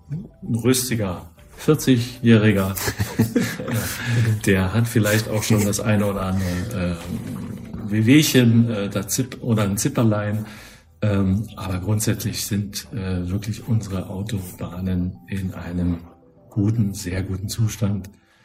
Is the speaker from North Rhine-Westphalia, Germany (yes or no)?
no; Erfurt, Thuringia, Germany; als Erfurter